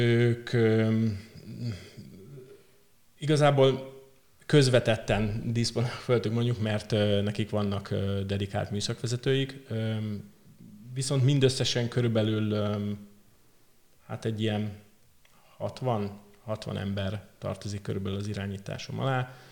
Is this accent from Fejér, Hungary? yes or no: yes; Székesfehérvár, Fejér, Hungary; born there; Fehérváron születtem.